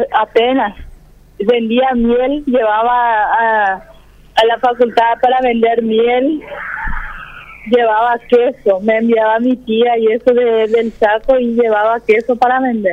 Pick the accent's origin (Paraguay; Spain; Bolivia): Paraguay; Puerto Casado, Alto Paraguay; born or raised there; also born or lived in Filadelfia